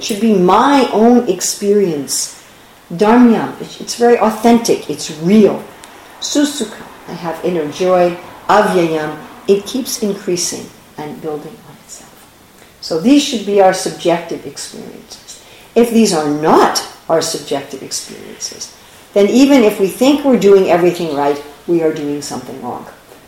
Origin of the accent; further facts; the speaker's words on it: New York City, New York, United States; Because I'm from New York City, where people speak very fast.